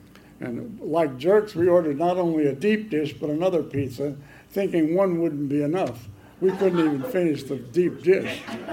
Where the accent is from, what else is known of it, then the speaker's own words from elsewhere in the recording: Hinsdale, Illinois, United States; So then we went out to the Drake Hotel in my hometown, Hinsdale, western suburbs